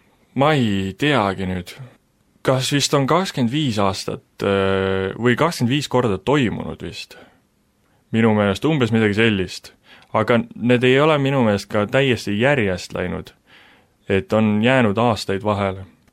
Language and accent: Estonian; Tarvastu, Viljandi County, Estonia; ma sündisin üldse Tarvastus, või noh, ma sündisin Viljandis, aga siis elasime Tarvastus. See on siis jah, Viljandist selline äkki mingi 20 minutiline tee.